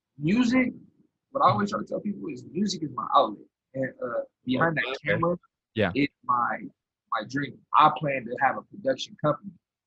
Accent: Rialto, California, United States; I'm from Rialto, California, which is right next door to San Bernardino in the middle of Fontana.

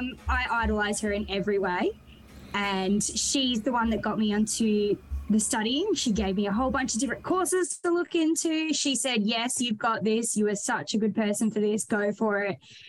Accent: Drouin, Victoria, Australia; And I'm from Druin, which is in Gippsland in Victoria.

